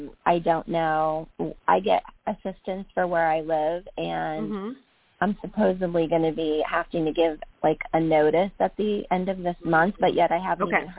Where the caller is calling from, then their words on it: Pennsylvania, United States; Pennsylvania.